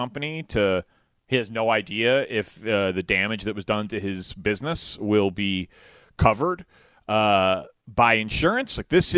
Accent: Chicago, Illinois, United States; as just a Chicagoan and someone who loves this city, despite all of its many flaws

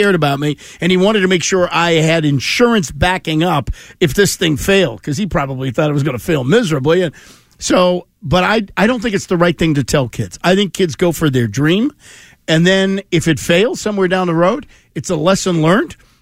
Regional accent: Lynn, Massachusetts, United States; I grew up in Lynn. Lynn was safe in those days. You could go anywhere you want.

